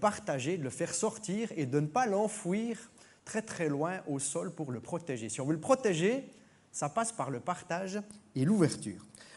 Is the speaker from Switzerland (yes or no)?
yes; Switzerland; Ce n'est pas seulement parce qu'on est suisse, mais parce qu'on est aussi avec ces besoins de rythme dans nos vies.